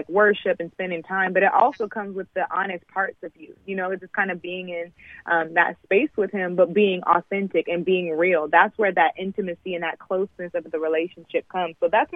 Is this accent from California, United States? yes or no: yes; California, United States; So not just I'm from the Bay Area, so it's not just in this area